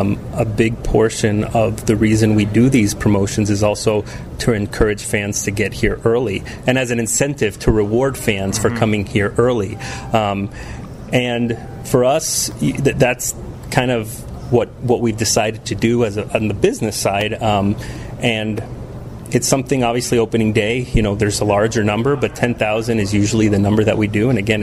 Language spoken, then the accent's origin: English; Miami, Florida, United States; born and raised in Miami, Florida.